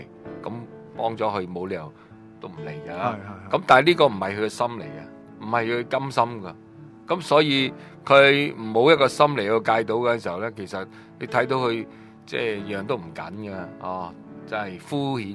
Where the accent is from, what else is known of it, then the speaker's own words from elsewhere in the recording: China; 我们中国人呢最喜欢这样讲的、即是魔鬼有五爪的